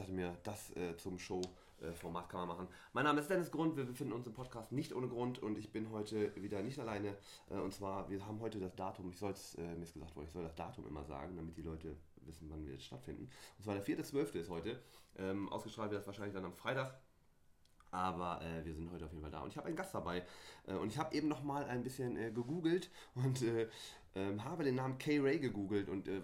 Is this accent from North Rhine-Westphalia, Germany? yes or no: yes; Bielefeld, North Rhine-Westphalia, Germany; born there; Und ich bin der gebürtige Bielefelder.